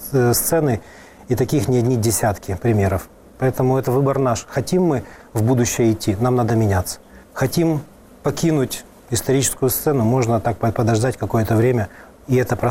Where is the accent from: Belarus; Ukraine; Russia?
Ukraine; Kyiv; Но я родился и вырос в Киеве.